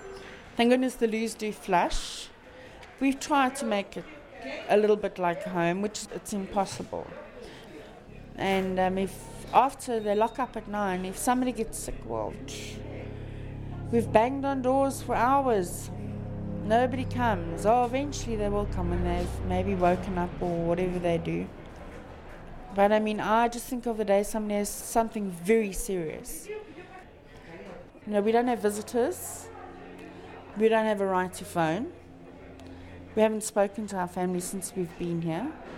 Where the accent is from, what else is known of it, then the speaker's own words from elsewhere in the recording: South Africa; Well, I'm South African.